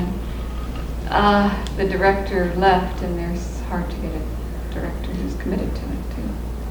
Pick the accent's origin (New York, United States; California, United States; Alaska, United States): California, United States; Alameda; also born or lived in San Francisco; I'm from San Francisco, well, Alameda, California, but San Francisco area.